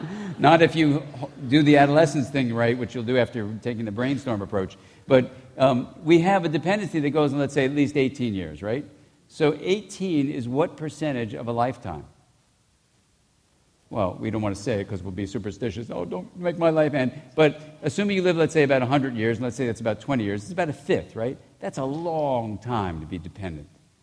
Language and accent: English; California, United States; I can say that because I am from California.